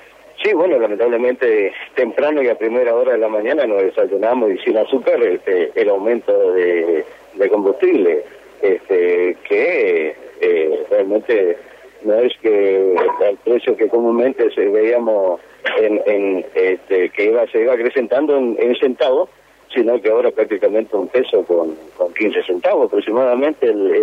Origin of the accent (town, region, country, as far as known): Argentina